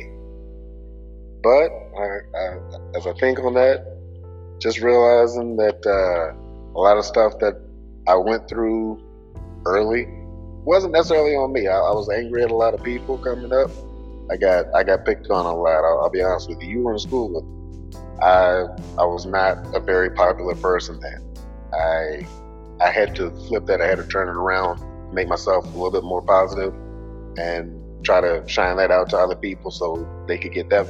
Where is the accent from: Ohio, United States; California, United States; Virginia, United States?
Virginia, United States; Lynchburg; born and raised in Lynchburg, Virginia, bicentennial baby, 43 years old now.